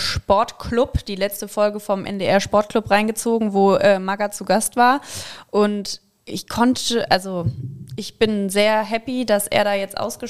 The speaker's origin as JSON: {"language": "German", "region": "Northern Germany", "country": "Germany", "said": "Ja, aber ich komme da ja aus Norddeutschland hier."}